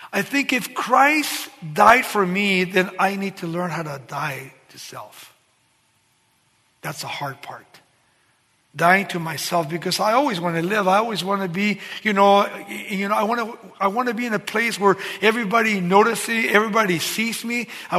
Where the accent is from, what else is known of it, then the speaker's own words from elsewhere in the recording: Baldwin Park, California, United States; I grew up in Baldwin Park, and you know the police knew me